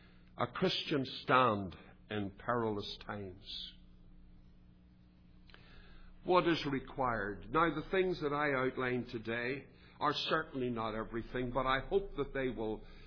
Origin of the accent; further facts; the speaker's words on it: Northern Ireland, United Kingdom; also born or lived in England; I was brought up in Northern Ireland. I lived in England.